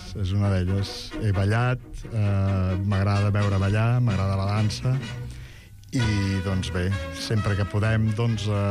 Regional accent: Catalonia, Spain; Tinc un passat folklòric i just aquest cap de setmana doncs, les hem celebrat en el meu poble a Sant Manat.

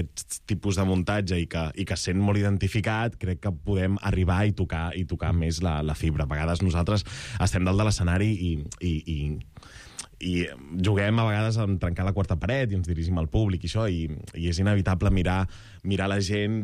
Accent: Catalonia, Spain; com que jo sóc català i ella és malaguenya

